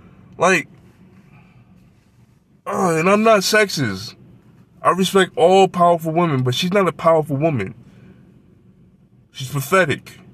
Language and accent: English; New York, United States; I'm a nigga from New York. Like, you know, we go outside, we go travel the trains